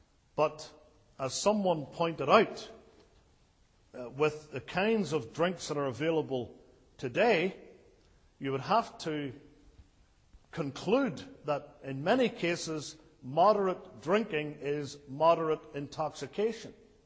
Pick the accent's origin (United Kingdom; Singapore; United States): United Kingdom; But for me, growing up in the United Kingdom, cider is not like that.